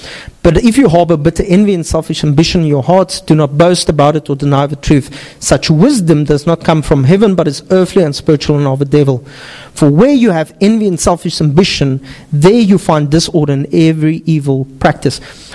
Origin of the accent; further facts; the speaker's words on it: Upington, Northern Cape, South Africa; ek kom van Appington af, so ek kan hoor praat